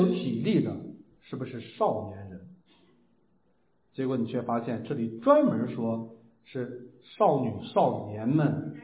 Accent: Shanxi, China; 尤其是华北黄河流域的人，我老家那一块的，那是最最苦难深重的一群人

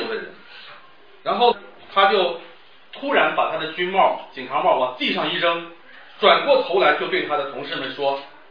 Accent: Northeast China, China; accent: Northeastern Mandarin; 用咱们东北话说，是吧？

